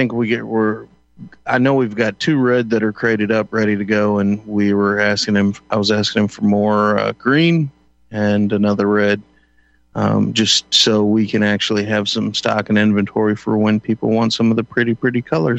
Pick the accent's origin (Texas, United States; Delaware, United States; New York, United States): Texas, United States; But, you know, I'm from Texas, so that's that's a little bit more of a grievous thing down there.